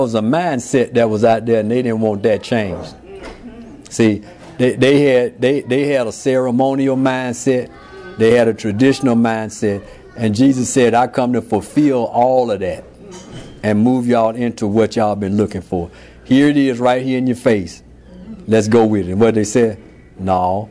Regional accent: Birmingham, Alabama, United States; I'm just from Birmingham, Alabama.

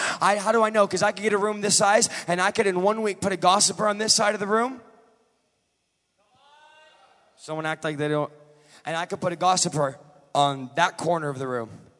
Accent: Georgia, United States; I am from Georgia. Y'all better help me preach this morning.

